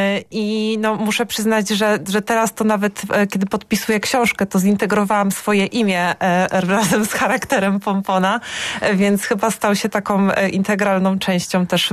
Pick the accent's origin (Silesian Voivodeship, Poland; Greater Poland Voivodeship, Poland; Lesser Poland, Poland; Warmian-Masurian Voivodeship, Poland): Lesser Poland, Poland; Kraków; jestem z Krakowa. Natomiast czuję się taką rezydentką Szczecina, ponieważ od 10 lat przyjeżdżam tutaj do Oli.